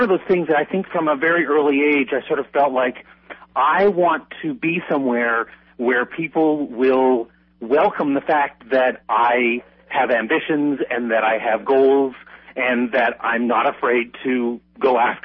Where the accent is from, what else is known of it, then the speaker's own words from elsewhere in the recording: New Brunswick, Canada; born there; also born or lived in Quebec / Nova Scotia; I was born in New Brunswick, and we sort of moved around a fair bit